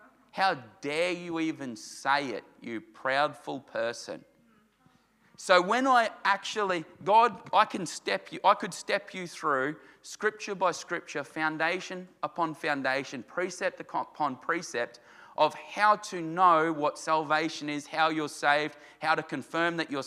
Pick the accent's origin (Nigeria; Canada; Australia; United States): Australia; And we're not taught that as an Australian culture, but I'm learning it more and more that it's okay to stand in your authority and be who you're called to be.